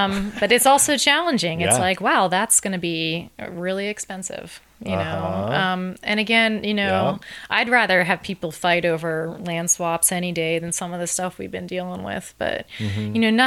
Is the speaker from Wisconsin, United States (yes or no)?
no; Philadelphia, Pennsylvania, United States; I mean, I come from Philadelphia. I mean, people aren't that nice.